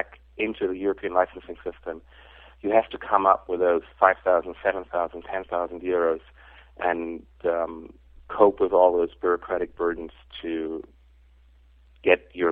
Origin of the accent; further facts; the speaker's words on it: Germany; For example, my home country, Germany, had a bilateral agreement with the U.S.